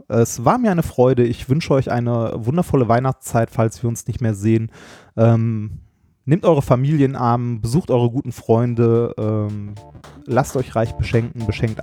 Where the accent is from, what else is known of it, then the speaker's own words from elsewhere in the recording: North Rhine-Westphalia, Germany; Wir kommen aus dem Pott